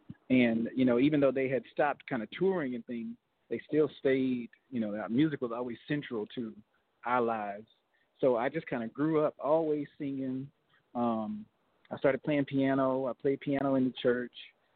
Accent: Fort Worth, Texas, United States; I'm from Fort Worth, Texas

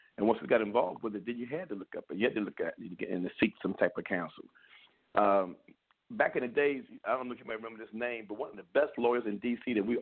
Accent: Washington, District of Columbia, United States; But, you know, us growing up in Washington, D.C. on the southeast side, you know, we're at the bottom of the hill on Avenue, Minnesota Avenue.

